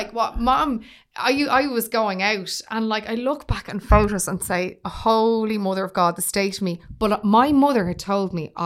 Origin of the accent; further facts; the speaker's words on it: Finglas East, Leinster, Ireland; when you're from a working class background, which I'm from, you know, we're from Finglas East, and we didn't know anyone in radio.